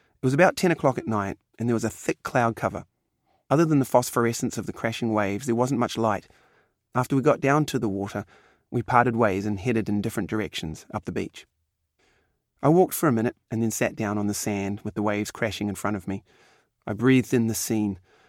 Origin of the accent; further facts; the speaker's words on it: New Zealand; As a kid growing up in New Zealand, I'd roam the beach and find all kinds of cool stuff like dead stingrays discarded by fishermen or seahorses caught in rock pools at low tide.